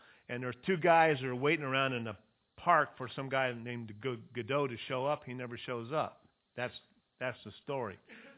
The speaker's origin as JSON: {"language": "English", "town": "Bakersfield", "region": "California", "country": "United States", "tie": "born or raised there", "also_born_or_lived": "Ukiah", "said": "I was born in Ukiah, move to Bakersfield, and we would come to visit Grandma and Grandpa."}